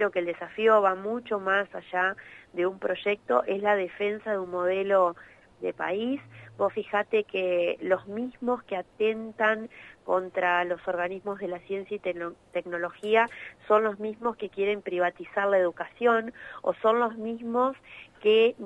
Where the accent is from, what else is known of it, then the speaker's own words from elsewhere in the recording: Argentina; tienden a denostarnos como argentinos frente al mundo